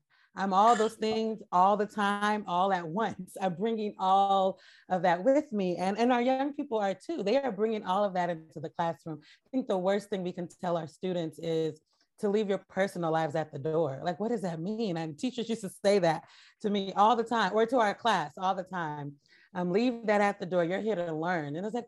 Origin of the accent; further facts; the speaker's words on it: Portland, Oregon, United States; I grew up in Portland. And so I knew that I wanted to continue to write about race and race in Portland